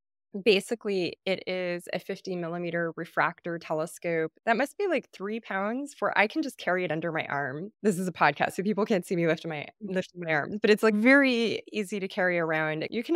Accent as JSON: {"language": "English", "town": "Los Angeles", "region": "California", "country": "United States", "tie": "born or raised there", "said": "I grew up in Los Angeles next to the 10 freeway, and we could see the moon and maybe Venus and not a lot else"}